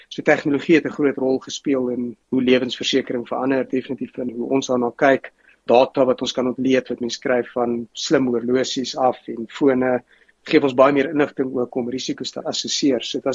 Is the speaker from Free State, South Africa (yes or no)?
no; Pretoria, Gauteng, South Africa; En toe so aan die einde van my laerskool tydperk het ons Pretoria toe verhuis, so ek het daar groot geword in Lynnwood Menlo Park omgewing in Pretoria. Menlo Park Hoërskool skool gegaan en maar nog altyd in Gauteng gewees van toe af.